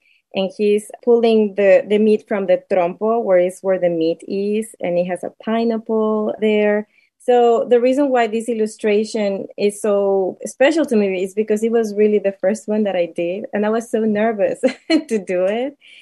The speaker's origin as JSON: {"language": "English", "country": "Mexico", "tie": "born or raised there", "said": "I think growing up in Mexico and having this lived experience on my own of what it is to eat tacos, to smell them, to cook them"}